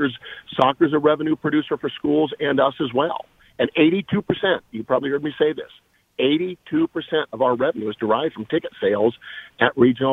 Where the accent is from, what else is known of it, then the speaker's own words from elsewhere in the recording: United States; Hey, I'm an American. You know, I believe in America.